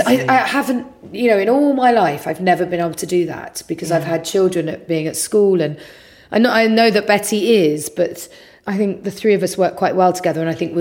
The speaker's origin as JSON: {"language": "English", "town": "Harrow", "region": "London", "country": "United Kingdom", "tie": "born or raised there", "said": "this house reminds me so much of the house I grew up in Harrow."}